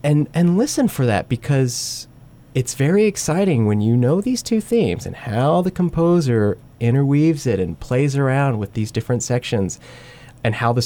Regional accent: Alabama, United States; not coming from a classical music background, I try to think, and growing up in Alabama

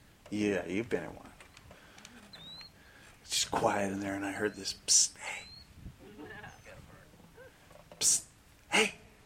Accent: California, United States; Because I grew up in California listening to … listening

